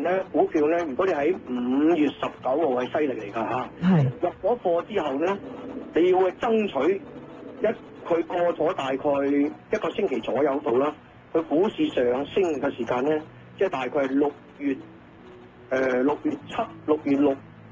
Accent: Vietnam; 咁又我諗不如翻越南啦，哎呀，反正我都係越南華僑，翻越南啦。

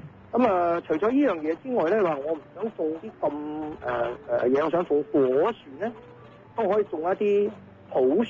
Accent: China; 我哋中國人咧就十二個生肖嚇，咁係好正常嘅嘢

